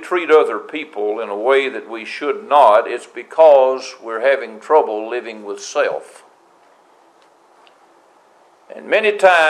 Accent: Tennessee, United States; Next to the area where I grew up in Middle Tennessee, the Shenandoah Valley of Virginia is one of the prettiest places I've ever seen.

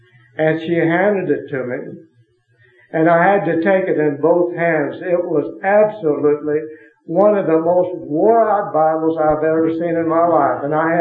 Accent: Ventura, California, United States; I'm from Ventura, California. And I'm a businessman.

